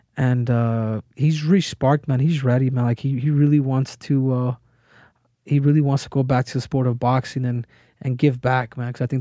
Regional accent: Phoenix, Arizona, United States; Like, I grew up probably more foreign than I did somewhat American. Like, where I grew up in Phoenix, it was, I live in we lived in apartments. And everybody there was, like, I was raised with immigrants.

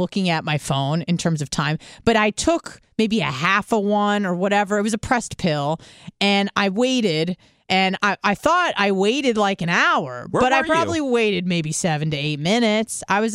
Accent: Carlsbad, California, United States; Yes. Well, it was Carlsbad, North County.

